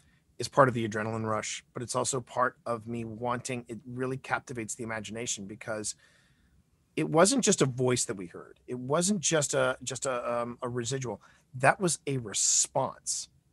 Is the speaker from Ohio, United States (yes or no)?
no; Richmond, Virginia, United States; I've never been a big fan of, and this is a kid that was born and raised in Richmond, Virginia.